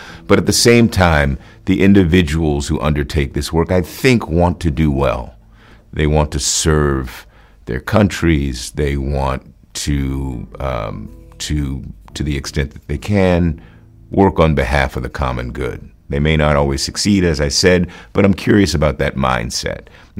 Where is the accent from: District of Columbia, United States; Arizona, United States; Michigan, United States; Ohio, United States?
District of Columbia, United States; Washington; And I grew up in Washington, D.C. My mom was a lawyer for the government for 30-plus years.